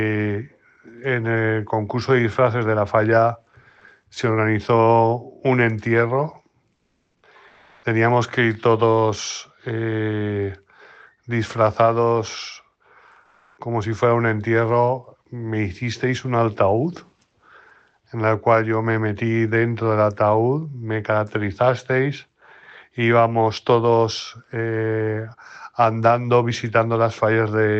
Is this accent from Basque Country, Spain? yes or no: no; Caudete, Castilla-La Mancha, Spain; Yo ya desde pequeñito estoy vinculado a la pólvora porque en las fiestas de mi pueblo, de Caudete Albacete